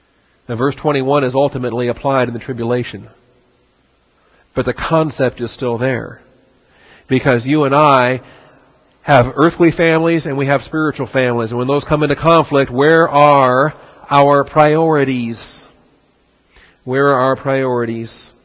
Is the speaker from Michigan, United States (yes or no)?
no; Washington, United States; I grew up in Washington State. On the West Coast.